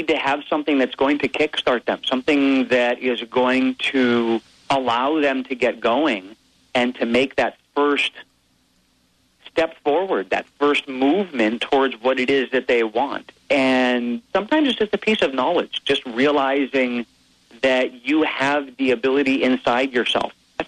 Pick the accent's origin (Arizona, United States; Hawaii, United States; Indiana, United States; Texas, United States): Hawaii, United States; See, now I'm from Hawaii, and these fireplace analogies are really tough for me.